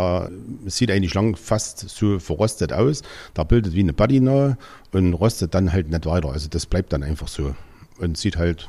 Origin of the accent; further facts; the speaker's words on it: Saxony, Germany; als Erzgebirgler